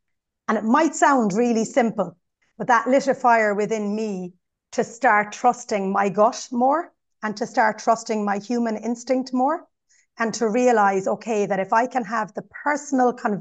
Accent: Kerry, Munster, Ireland; at the time, I lived in Kerry. I'm from Kerry originally.

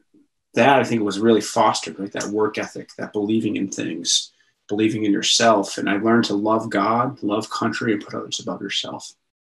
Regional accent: Stillwater, United States; in the environment I was brought up into in Stillwater, this town was amazing.

